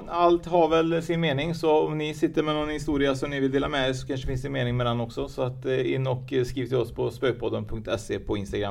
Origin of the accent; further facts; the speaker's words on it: Vänersborg, Västra Götaland County, Sweden; Jag är född i Vänersborg, alltså Trollhättan.